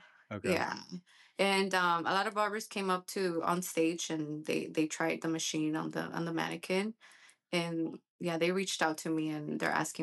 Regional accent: San Diego, California, United States; also born or lived in Mexico; So I was born in Mexico. My parents brought me here when I was, I don't know, like 6 months old. And I grew up here in San Diego.

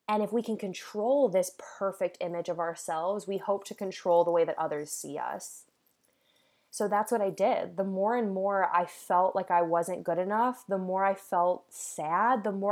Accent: Illinois, United States; I was across the country. I'm from Illinois. So I was across the country in Washington, D.C.

